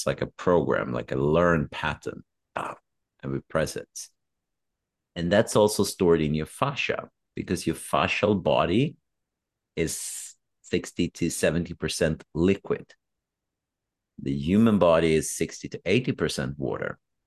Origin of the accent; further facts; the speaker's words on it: Sweden; where I grew up in Sweden. Sure, we're open as Swedes